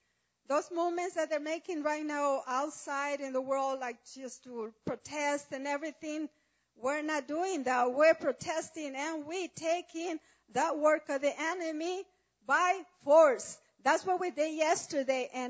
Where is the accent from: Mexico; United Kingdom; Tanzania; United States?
Mexico; I learned the values where I came from. I'm from Mexico